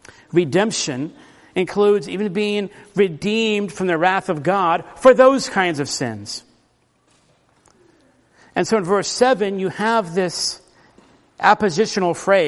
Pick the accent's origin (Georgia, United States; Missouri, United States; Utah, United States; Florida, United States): Florida, United States; Orlando; When I was growing up in Orlando, Florida, there were orange groves everywhere.